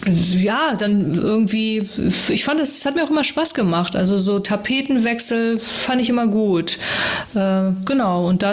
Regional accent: Hamburg, Germany; Barmbek, aufgewachsen jetzt so mit den Eltern und Schulzeit war ja so im Norden Richtung Sasel, Wellingsbüttel, geboren in Farmsen. Und dann ging es eigentlich querbeet, also dann Eimsbüttel und dann auch einmal Ottensen und dann jetzt konstant eigentlich so St. Pauli, Altona

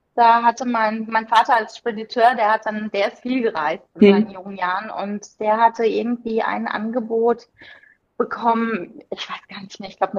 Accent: Rhineland-Palatinate, Germany; damals in der Nähe von Mainz gewohnt. Also ich bin in der Nähe von Mainz aufgewachsen

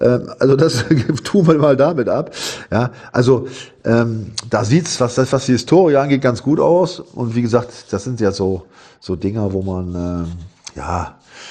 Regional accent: Bremen, Germany; ich habe ja auch wirklich auch gerne in Bremen gespielt. Ich stamme ja auch aus der Ecke

